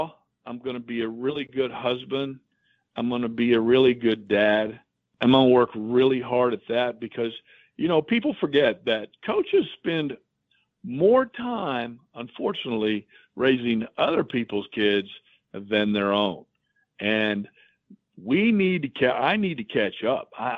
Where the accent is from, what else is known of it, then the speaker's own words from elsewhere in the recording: Hobbs, New Mexico, United States; I'm from Hobbs, New Mexico.